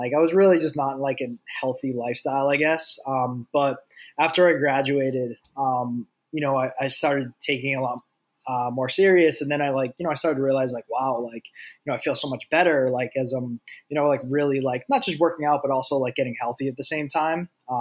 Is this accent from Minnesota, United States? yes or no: no; Boston, Massachusetts, United States; now in Los Angeles, United States; I'm from Boston originally. I was actually, like, before I moved out to LA, I was working at a full-time desk job in Boston.